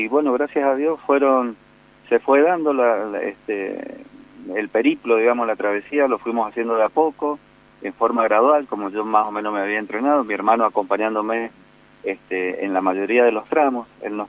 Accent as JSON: {"language": "Spanish", "region": "Tucumán", "country": "Argentina", "tie": "born or raised there", "lives_now": "Mendoza, Argentina", "said": "Yo viví parte de mi vida en Tucumán, prácticamente mi infancia, y después ya de grande me vine acá a Mendoza. Yo soy mendocino en realidad, pero bueno, como mi familia está un poco dividida entre estas dos provincias"}